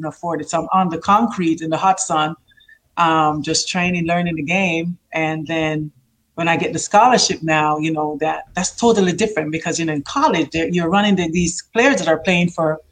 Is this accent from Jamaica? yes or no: yes; Jamaica; I'm alone. I'm from Jamaica, you know, a small island. I didn't have a lot of warm clothes.